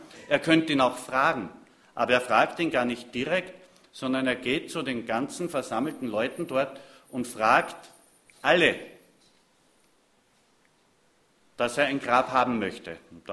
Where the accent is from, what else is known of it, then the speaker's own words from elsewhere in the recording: Thalheim, Germany; so ein Beinkammer hat es in meiner Kindheit auch in Thalheim gegeben, da konnte man sogar rein als Kinder.